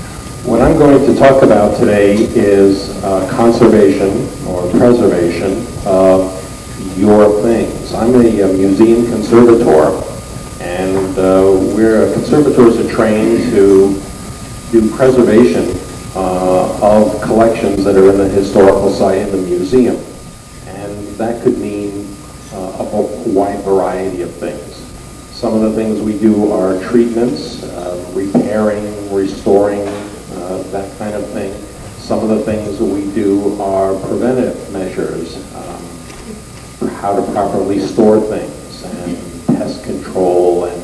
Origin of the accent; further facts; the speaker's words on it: New York, United States; Lastly, I'm from New York. I grew up in New York.